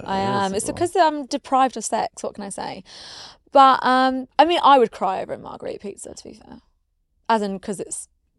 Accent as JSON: {"language": "English", "country": "India", "said": "Considering I'm Indian, I didn't come out that much hair."}